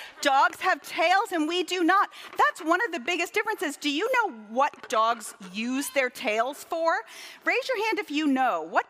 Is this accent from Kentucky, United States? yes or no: no; Duxbury, Massachusetts, United States; I'm local to the Boston area. I grew up in Duxbury